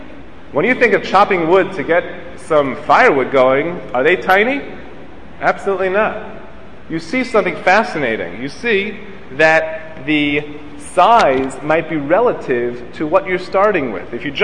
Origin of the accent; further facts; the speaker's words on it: Flatbush, New York, United States; We had a Shomer Shabbos Boy Scout troop when I grew up in Flatbush on Avenue P in, I think, East 3rd, East 4th, is a small shul, and we had a Boy Scout troop.